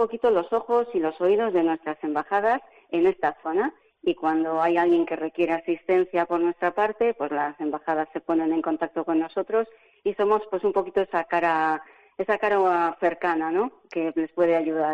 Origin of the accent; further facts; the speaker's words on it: Bilbao, Basque Country, Spain; Bueno, soy de Bilbao, entonces claro, ahí está.